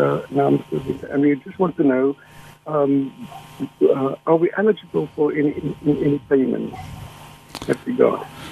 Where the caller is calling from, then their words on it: Kensington, Western Cape, South Africa; I'm calling from Kensington, in the Cape.